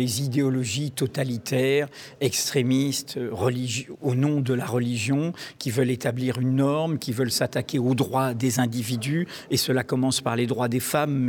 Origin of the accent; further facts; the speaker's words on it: Brittany, France; Je suis un Breton